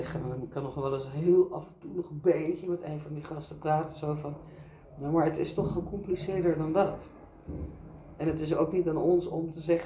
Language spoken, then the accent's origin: Dutch; Elst, Gelderland, Netherlands; Ja, nou weet ik dat toevallig omdat ik uit Elst kom.